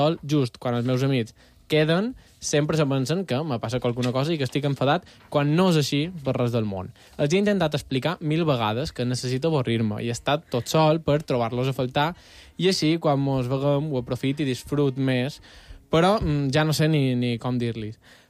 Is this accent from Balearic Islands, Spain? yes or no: yes; Marratxí, Balearic Islands, Spain; de Marratxí